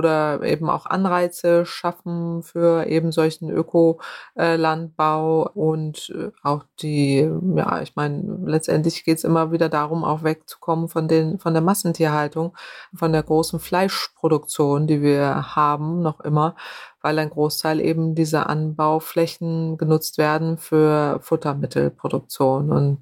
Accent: Germany; Also ich komme ja aus dem Nordwesten Deutschlands, da ist Gegenwindenergie.

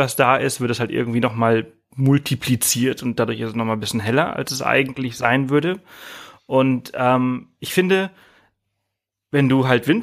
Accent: Balearic Islands, Spain; now in Germany; ich komme ja aus Mallorca, ich bin auf Mallorca aufgewachsen

